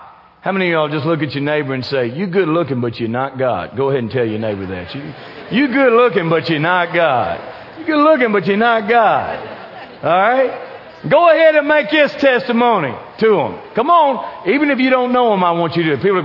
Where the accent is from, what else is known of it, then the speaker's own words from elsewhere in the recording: Kentucky, United States; We're from South Central Kentucky, not supposed to get caught, cussing and smoking and those kind of things.